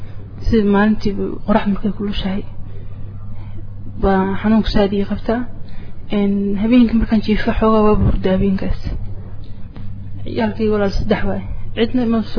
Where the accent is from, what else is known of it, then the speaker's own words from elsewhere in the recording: Galkayo, Mudug, Somalia; born there; aniga waxaan ku dhashay bo Galkacyo Galkacyo ku dhashay